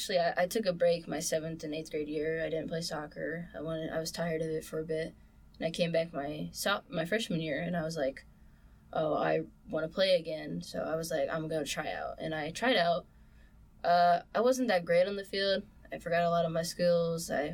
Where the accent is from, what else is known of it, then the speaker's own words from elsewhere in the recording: Texas, United States; I originally am from Texas. I am living currently in a little town called Godley, but I went to school in Fort Worth.